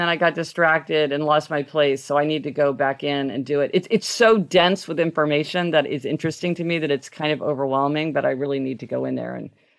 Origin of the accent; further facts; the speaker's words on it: Kansas City, Missouri, United States; I grew up driving in Kansas City. It's a lot easier to drive in Kansas City than in New York City.